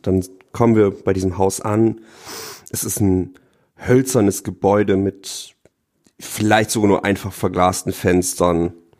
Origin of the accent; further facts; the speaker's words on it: Lower Saxony, Germany; now in Bremerhaven, Germany; Ich komme aus Bremerhaven, bin dort zurzeit Referendar seit diesem Schuljahr und komme eigentlich aus einem Vorort von Oldenburg.